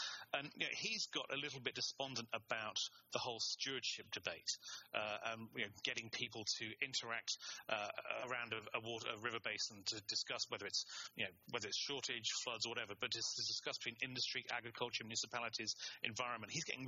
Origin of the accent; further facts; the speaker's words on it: England, United Kingdom; I'm English and I studied German.